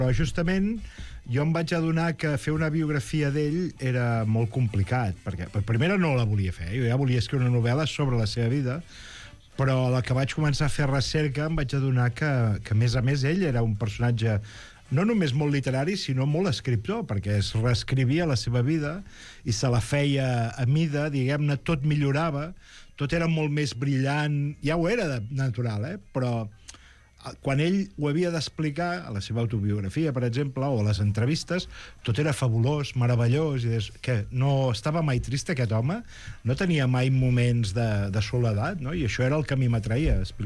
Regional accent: Manlleu, Catalonia, Spain; quan jo era petit i baixava amb els meus pares a Barcelona, jo soc de Manlleu

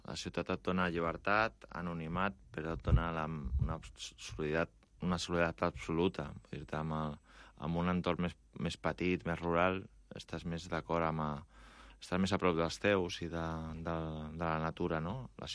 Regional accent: Catalonia, Spain; Bé, sóc català, meus pares són catalans i he viscut sempre aquí

